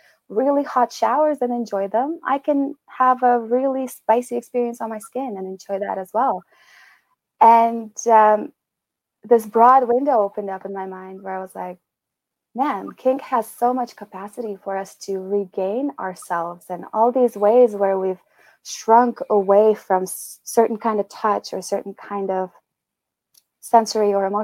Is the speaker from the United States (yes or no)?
no; Uzbekistan; I grew up in Uzbekistan, so half of my family are Muslims, and the other half of my family are Russian Orthodox.